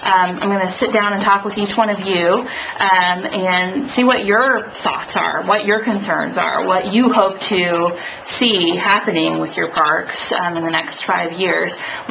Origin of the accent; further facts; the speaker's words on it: Rossville, Indiana, United States; I grew up in Rossville, which is over near... It's between Lafayette and Kokomo